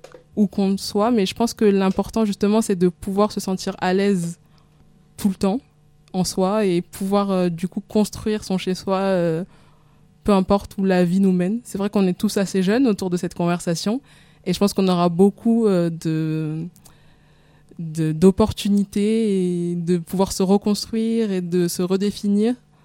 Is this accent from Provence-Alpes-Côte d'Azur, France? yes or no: yes; Marseille, Provence-Alpes-Côte d'Azur, France; en grandissant à Marseille, j'ai eu cette facilité à être imprégnée de la culture comorienne, parce qu'on est beaucoup de Comoriens à Marseille. Et donc j'avais les gens qui parlent comorien autour de moi